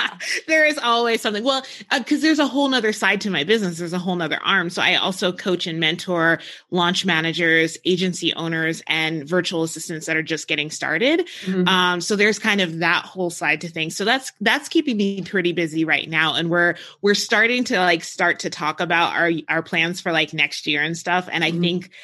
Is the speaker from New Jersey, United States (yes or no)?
yes; New Jersey, United States; cause I grew up in New Jersey. So like I grew up around ocean